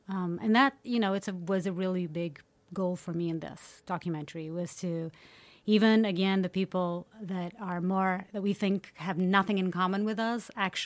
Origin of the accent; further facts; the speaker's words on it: Portugal; Like that's all we had growing up in Portugal.